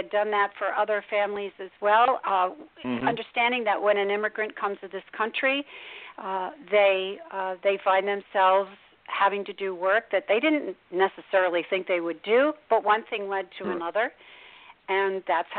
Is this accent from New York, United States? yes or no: no; Philadelphia, Pennsylvania, United States; I'm from Philadelphia, but this individual's from another country.